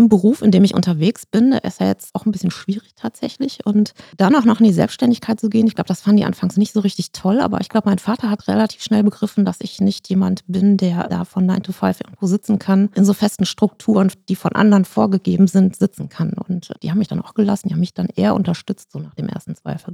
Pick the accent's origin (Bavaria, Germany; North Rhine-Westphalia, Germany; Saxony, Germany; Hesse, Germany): North Rhine-Westphalia, Germany; Duisburg; Ich bin in Duisburg geboren. Ich bin in Rheinhausen aufgewachsen.